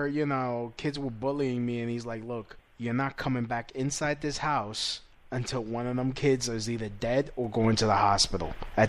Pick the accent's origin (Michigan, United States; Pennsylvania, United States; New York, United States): New York, United States; Brooklyn; accent: Brooklyn; Me, I come with my Brooklyn accent.